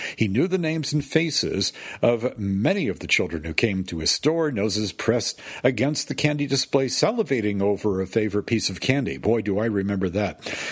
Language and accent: English; Greenwich, Connecticut, United States; When I was growing up in Round Hill in Greenwich's backcountry